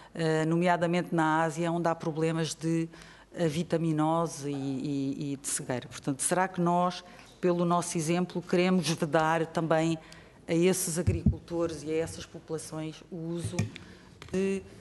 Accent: Portugal; nós, portugueses, agricultores portugueses

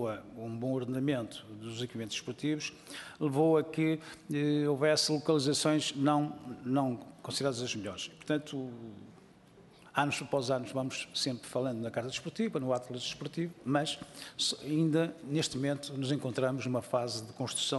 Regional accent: Aveiro, Portugal; que eu sou de Aveiro

